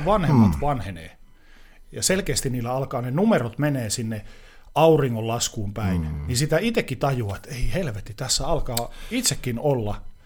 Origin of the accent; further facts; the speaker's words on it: Oulu, North Ostrobothnia, Finland; moved away as an adult; now in Helsinki, Finland; varsinkin silloin opiskeluaikana, kun mä muutin Oulusta stadiin